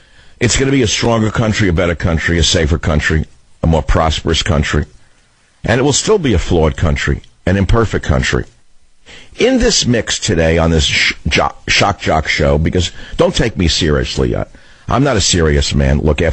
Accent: New York City, New York, United States; I lived in Queens in an attached house, New York.

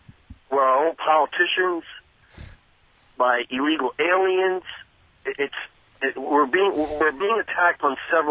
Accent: Bronx, New York, United States; I grew up in the Bronx, went to Cardinal Hayes High School on the Grand Concourse.

